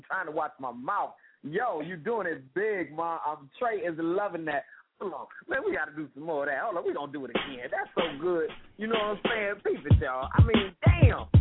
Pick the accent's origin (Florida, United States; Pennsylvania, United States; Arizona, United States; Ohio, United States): Florida, United States; also born or lived in Chicago; I was born in Chicago, but I'm a Floridian by heart because I was raised in South Florida.